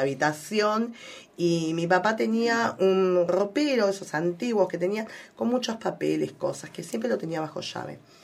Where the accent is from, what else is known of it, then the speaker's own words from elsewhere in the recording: Buenos Aires, Argentina; yo toda la vida me crié en Buenos Aires, uh-huh. donde vivo actualmente, fue toda mi vida mi residencia.